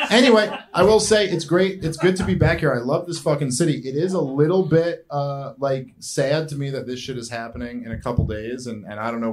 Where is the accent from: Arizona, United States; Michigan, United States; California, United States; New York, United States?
New York, United States; New York City; Like, I'm a New Yorker, born and raised. I lived in the city my whole life, and I love big cities.